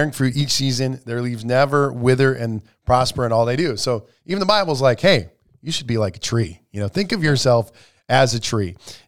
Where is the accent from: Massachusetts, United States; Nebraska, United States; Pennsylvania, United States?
Nebraska, United States; Lyons; Nebraska, I will drive by my home, the house where I grew up in. And you've been to my, did you go to my hometown? Lyons, Nebraska.